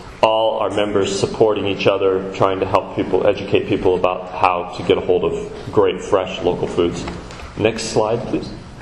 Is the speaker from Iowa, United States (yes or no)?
yes; Anita, Iowa, United States; I grew up in Anita, Iowa, population 1,000 in Cass County, about an hour west of here.